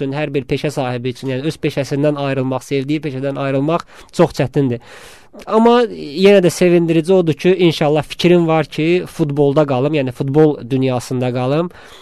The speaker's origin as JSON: {"language": "Azerbaijani", "region": "Baku", "country": "Azerbaijan", "tie": "born there", "said": "Bəli, Bakıda doğulmuşam. Biləcəridə..."}